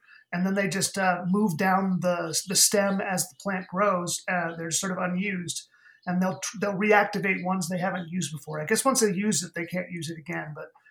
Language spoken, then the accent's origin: English; Tucson, Arizona, United States; I grew up in Tucson